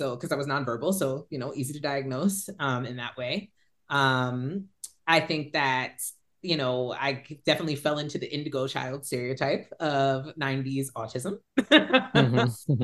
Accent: New Jersey, United States; So I will say, I'm from New Jersey. My family has lived in New Jersey before there was an America.

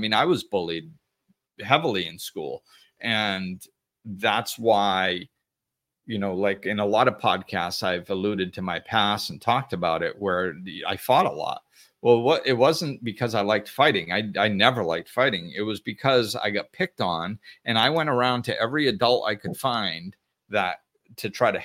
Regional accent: Massachusetts, United States; We grew up back in Massachusetts and hung out and had a blast doing all kinds of crazy stuff.

